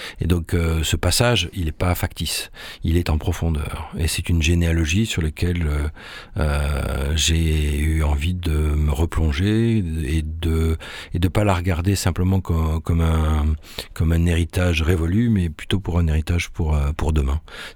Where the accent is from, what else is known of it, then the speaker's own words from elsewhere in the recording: Cannes, Provence-Alpes-Côte d'Azur, France; je suis né au bord de la Méditerranée, je suis né à Cannes, j'y ai passé mon enfance